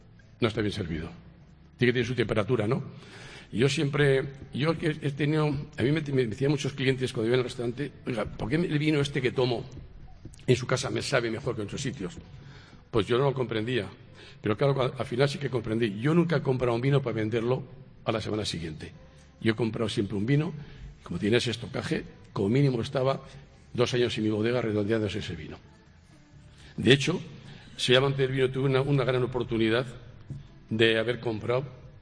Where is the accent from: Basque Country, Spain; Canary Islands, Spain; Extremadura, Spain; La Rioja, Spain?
La Rioja, Spain; bien porque soy amante de los vinos, bien porque soy riojano